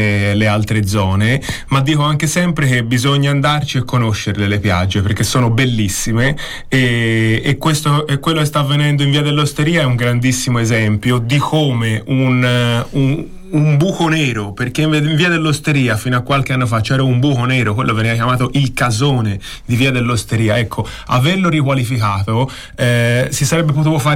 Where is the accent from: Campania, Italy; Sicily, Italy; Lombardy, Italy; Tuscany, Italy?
Tuscany, Italy; Florence; born there; No, sono nato a Novoli, diciamo forse una delle zone più vicine delle piagge, ecco.